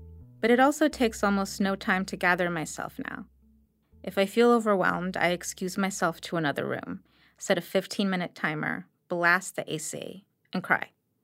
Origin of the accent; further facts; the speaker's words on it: New York, United States; born or raised there